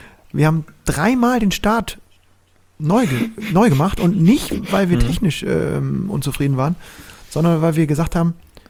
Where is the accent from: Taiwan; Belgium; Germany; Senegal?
Germany; Bremen; als Bremer